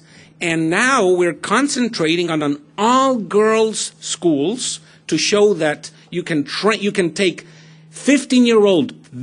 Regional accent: Paraguay; I come from Paraguay

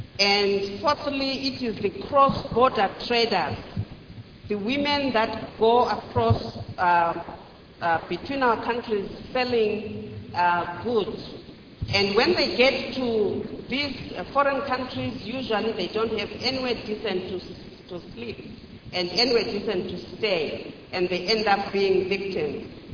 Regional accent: Zimbabwe; from Zimbabwe. I'm the Minister of Small and Medium Enterprises.

